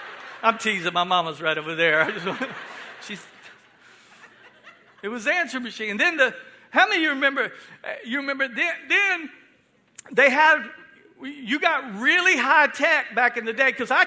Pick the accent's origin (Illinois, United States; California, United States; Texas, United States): Texas, United States; Houston; because I grew up in Houston, but somebody was telling me back out here in the country, you had shared phone lines.